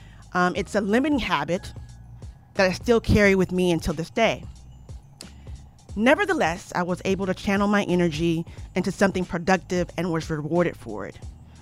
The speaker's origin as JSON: {"language": "English", "town": "Houston", "region": "Texas", "country": "United States", "tie": "born or raised there", "said": "I was born and raised in Houston, and I have one older sister."}